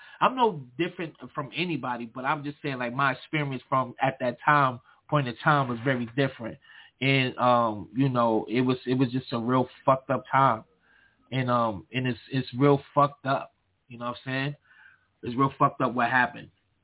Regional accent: Brooklyn, New York, United States; And they all of them knew I was from Brooklyn. It wasn't like I'm trying to make myself know I'm from Brooklyn.

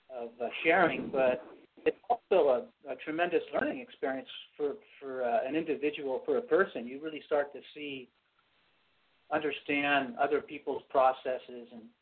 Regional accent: California, United States; I have no Native American in me, but I am born and raised in California

